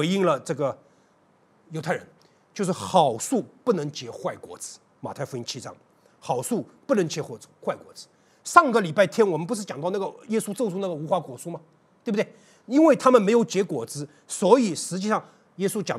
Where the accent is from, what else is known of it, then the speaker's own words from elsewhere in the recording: Shanghai, China; 虽然我在上海出生长大，但我很喜欢北京